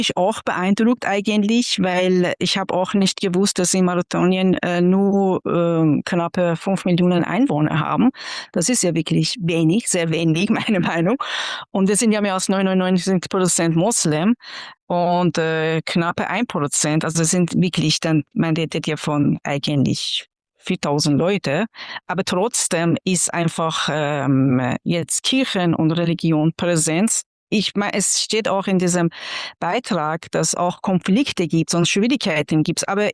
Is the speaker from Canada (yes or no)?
no; Isfahan, Iran; German is a second language; now in Germany; ich komme aus Isfahan